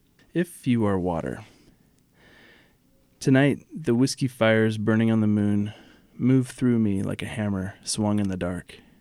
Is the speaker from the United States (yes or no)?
yes; Oregon, United States; a particular logging town, the one that I grew up in Southern Oregon.